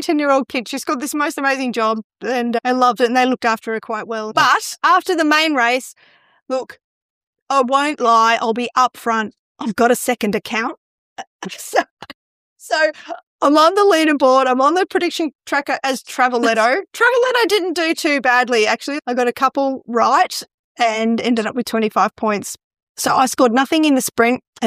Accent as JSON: {"language": "English", "country": "Australia", "said": "as an Australian supporting"}